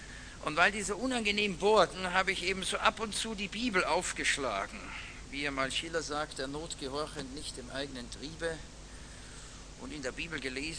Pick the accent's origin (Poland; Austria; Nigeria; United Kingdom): Austria; das sitzt einen als Österreicher in den Knochen, denn ich war so in einem katholischen Kindergarten